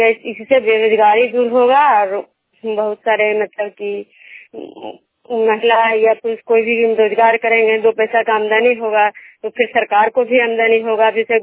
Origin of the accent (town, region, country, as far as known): Bishnupur, Bihar, India